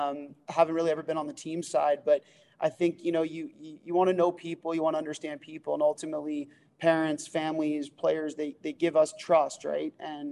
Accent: Toronto, Ontario, Canada; growing up in Toronto and going to play in Maine at a small school called Colby.

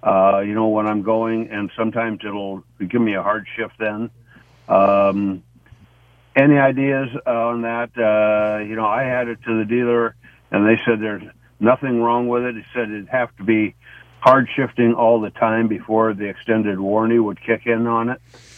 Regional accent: Iowa, United States; I'm from Northwest Iowa, so.

